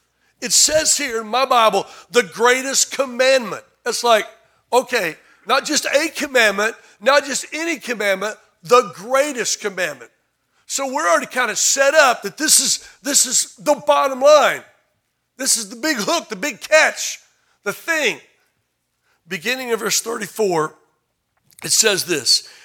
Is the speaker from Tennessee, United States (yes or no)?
yes; Tennessee, United States; Hello, I'm from Tennessee. Not from Arkansas, Jason, but Tennessee.